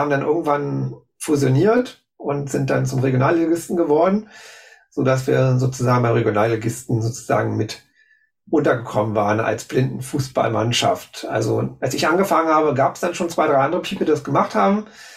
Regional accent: Berlin, Germany; ich bin Berliner. Ja, also ich bin in Wilmersdorf, wer sich auskennt, ne? Also City, aufgewachsen. Okay. Ja. Bin dann mit 9 Jahren mit meinen Eltern nach Spandau gezogen. Das war damals noch 80er Jahre. Das heißt, damals noch war Spandau Stadtrand und Dorf.

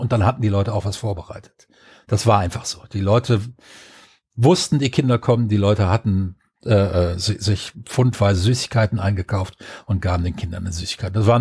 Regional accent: Rhineland, Germany; Ich bin ja im Rheinland groß geworden.

